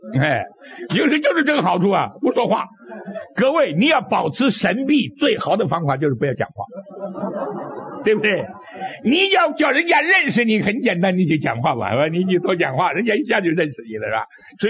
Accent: Hong Kong; 我香港人就到这边来了，香港人到这边来了啊，在那边很难受啊

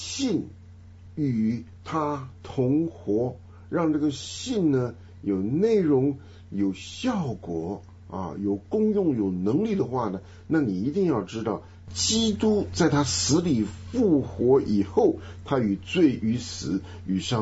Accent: China; 因为你信真的不是像我们中国人想的这个好像很费力的去做的一件事情

